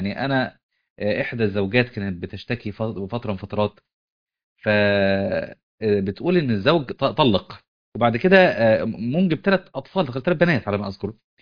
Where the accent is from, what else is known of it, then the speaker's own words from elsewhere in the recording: Egypt; ممكن ما تكونش موجودة في المدن لكن ممكن موجودة في بعض القرى والأقاليم المختلفة عندنا في مصر.